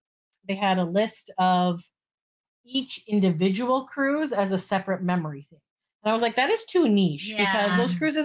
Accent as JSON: {"language": "English", "country": "Canada", "said": "We're Canadian, so this was MTV."}